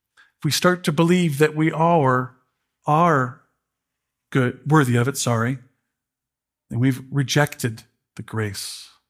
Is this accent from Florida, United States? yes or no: no; Chicago, Illinois, United States; but I am from Chicago. We do have a couple Italians there, you know.